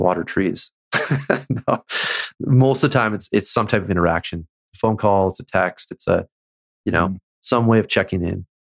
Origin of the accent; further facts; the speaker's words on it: Canada; That's my Canadian upbringing. Normally people can't tell my accent, but I just gave myself away.